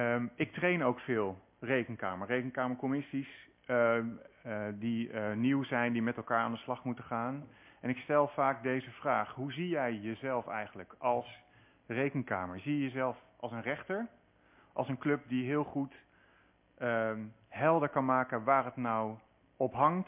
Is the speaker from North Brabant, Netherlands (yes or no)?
no; Buren, Gelderland, Netherlands; now in Leiden, Netherlands; Dat is ook tussen de rivieren, namelijk de Betuwe Buren. Dat is waar ik ben opgegroeid. Waar ik de eerste 20 jaar van mijn leven ongeveer heb doorgebracht.